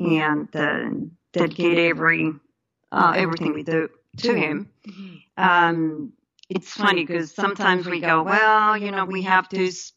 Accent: Peru; now in United States; I was born and raised in Peru.

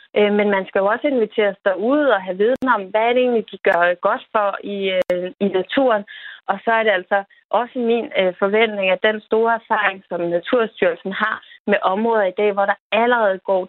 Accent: Capital Region of Denmark, Denmark; Nu er jeg selv bornholmer og kommet meget i Bisonskoven

